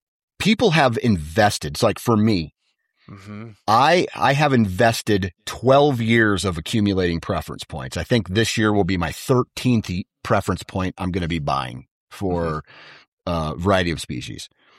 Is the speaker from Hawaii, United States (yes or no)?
no; Iowa, United States; I come from Iowa, right?